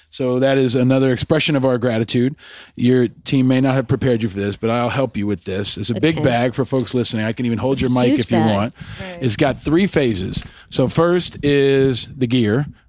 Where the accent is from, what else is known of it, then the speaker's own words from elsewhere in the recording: New York, United States; I grew up in New York, of course.